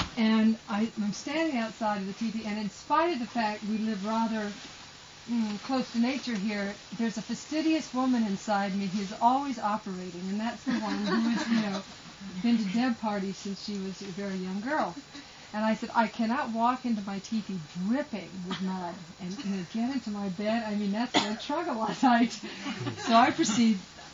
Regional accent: the South, United States; I mean, I'm from the South, and I've done it in Africa and South America and Middle America

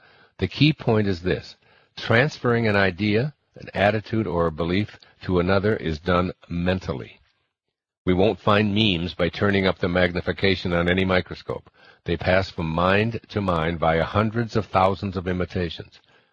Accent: Midwest, United States; These ideas were invisibly passed on to me as I grew up in the Midwest in the 1940s.

